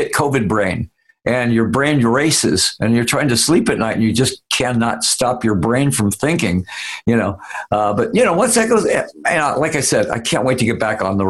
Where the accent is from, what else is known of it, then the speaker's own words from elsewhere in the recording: Detroit, Michigan, United States; And so we were, and I'm from Detroit, so it's one of those things where we were considered a Detroit band more than an LA band or a Phoenix band.